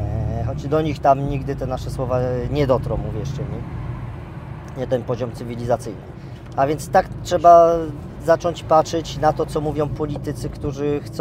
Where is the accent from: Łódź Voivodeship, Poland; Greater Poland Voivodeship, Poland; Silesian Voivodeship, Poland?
Silesian Voivodeship, Poland; Racibórz; ja jestem z Raciborza